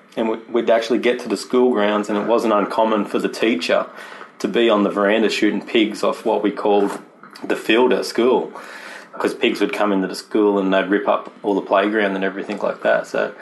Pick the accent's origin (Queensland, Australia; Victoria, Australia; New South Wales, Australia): New South Wales, Australia; also born or lived in Newcastle; But we moved around a lot, mostly New South Wales, and we actually got away from the coast and went to the country.